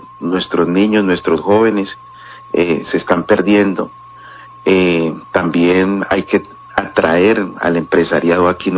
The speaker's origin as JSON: {"language": "Spanish", "town": "Cali", "region": "Valle del Cauca", "country": "Colombia", "tie": "born or raised there", "said": "Nací aquí en Cali, fui criado en el Cauca y luego a los 8 años regresé nuevamente a esta amada ciudad"}